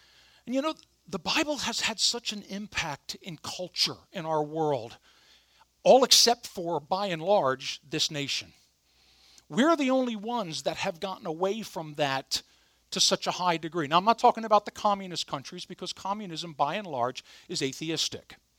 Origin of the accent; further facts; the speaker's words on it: Claymont, Delaware, United States; I think of my home that I grew up in Claymont, Delaware, about an hour and a half or so from here.